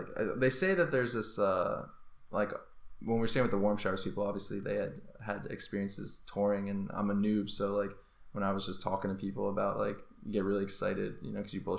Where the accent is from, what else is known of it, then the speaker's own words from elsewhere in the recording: Marshfield, Massachusetts, United States; Yeah, my hometown is called Marshfield. It's south of Boston, right on the water.